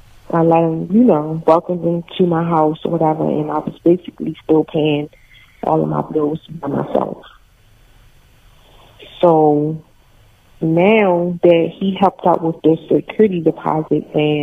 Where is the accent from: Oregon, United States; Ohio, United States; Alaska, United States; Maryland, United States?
Maryland, United States; Baltimore; I'm from Baltimore